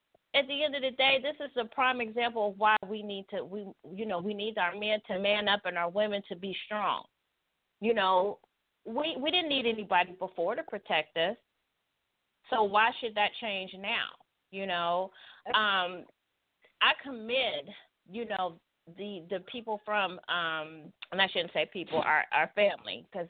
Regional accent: Cincinnati, Ohio, United States; And, you know, I'm from Cincinnati, too. You know, we got brownstones downtown, you know, over there on the West End

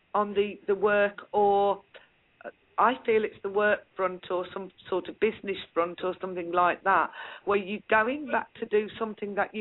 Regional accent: West Midlands, United Kingdom; I'm actually from the Black Country, not Birmingham.

